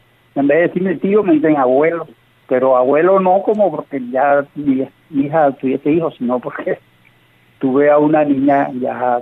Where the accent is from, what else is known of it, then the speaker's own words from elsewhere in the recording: Riohacha, La Guajira, Colombia; yo con 50 años, mi esposa con 41, somos de la costa, yo soy de Ribacha.